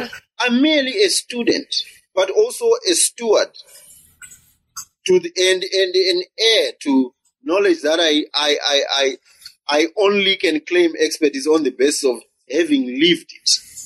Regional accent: Zimbabwe; I come from Zimbabwe

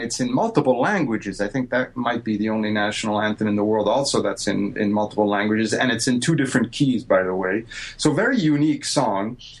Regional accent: Italy; something that I never would have dreamed of doing growing up in Italy.

